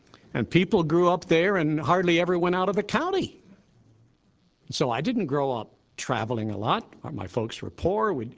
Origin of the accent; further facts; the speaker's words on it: Tennessee, United States; born there; I was born in Tennessee. I was born in an area north of Memphis, about 100 miles.